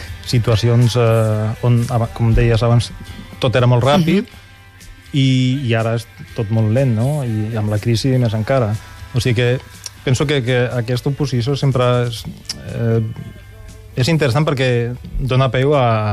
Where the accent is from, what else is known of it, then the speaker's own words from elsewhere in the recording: L'Hospitalet de Llobregat, Catalonia, Spain; que està al barri de Santa Eulàlia, a l'Hospitalet, allà envoltat d'edificis